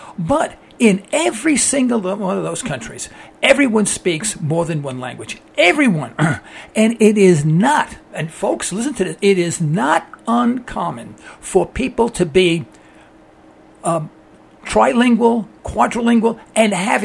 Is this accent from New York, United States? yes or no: yes; New York, United States; moved away as an adult; I moved to Texas. I got transferred there by an oil company. And I came from New York. In New York, I never saw the New York flag.